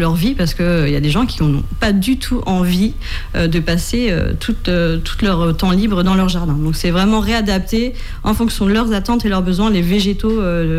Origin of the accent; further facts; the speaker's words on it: Le Mans, Pays de la Loire, France; parce que je suis originaire du Mans